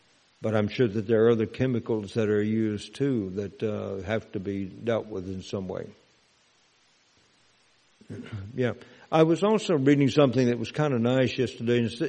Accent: Mississippi, United States; an older man from my hometown in Mississippi

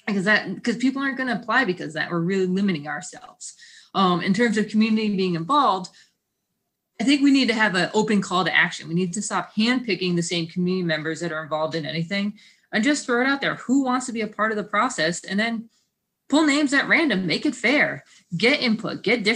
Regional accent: Schenectady, New York, United States; So I grew up in Schenectady. I graduated from Schenectady High School in 2003. I left for college and then moved back to the city.

